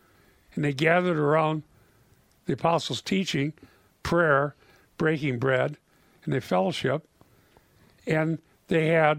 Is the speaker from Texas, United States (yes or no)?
no; Minnesota, United States; I'm from Minnesota in the middle of the winter, okay?